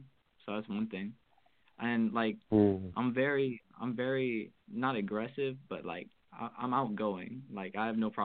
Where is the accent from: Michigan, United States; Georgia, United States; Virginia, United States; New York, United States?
Georgia, United States; Atlanta; I'm from Atlanta, Georgia.